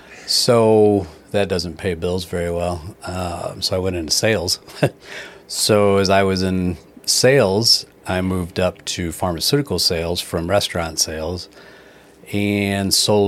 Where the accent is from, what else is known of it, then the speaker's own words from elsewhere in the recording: Florissant, Missouri, United States; also born or lived in Black Jack; I grew up over in Florissant, over in Blackjack, Missouri.